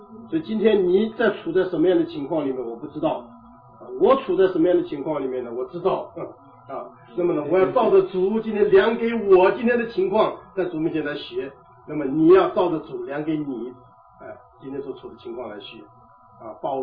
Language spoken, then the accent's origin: Chinese; China; 我想我们中国人都懂得这个话的意思了啊